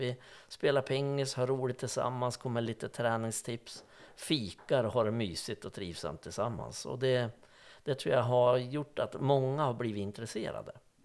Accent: Vemdalen, Jämtland County, Sweden; Jag tror att man har fostrat sig det lite grann från Vemdalen där jag är uppvuxen

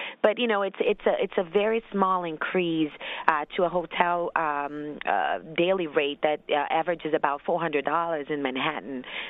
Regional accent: Brazil; I am originally from another country. I'm from Brazil, and my parents are here

